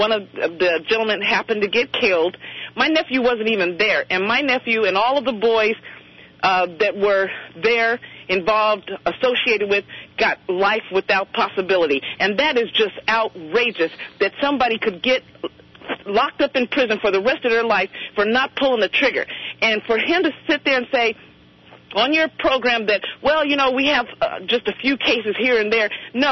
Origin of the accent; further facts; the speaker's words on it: California, United States; I'm from California. As an African-American, I've been here most of my life, 48 years old.